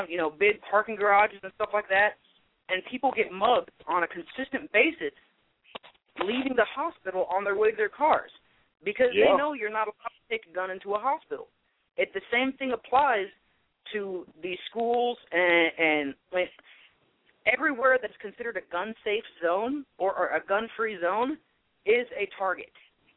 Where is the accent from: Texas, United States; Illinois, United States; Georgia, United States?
Texas, United States; Houston; I grew up in Houston, okay? Fairly populous, metropolitan city